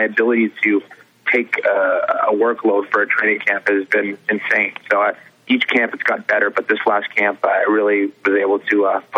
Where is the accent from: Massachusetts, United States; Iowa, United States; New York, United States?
Massachusetts, United States; Boston; I'm one guy from Boston, you know, against the whole city of Vancouver.